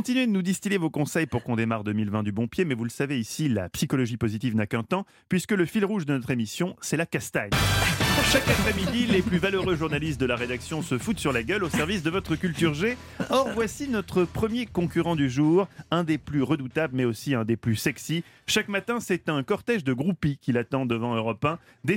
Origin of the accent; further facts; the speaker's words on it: France; Moi, je suis français